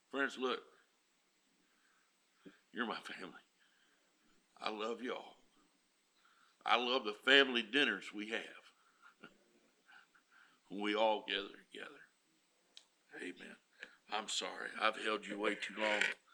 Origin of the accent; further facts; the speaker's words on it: Dixon, Tennessee, United States; This is my hometown. This is where I'm from. I'm not ashamed to tell people I'm from Dixon, Tennessee.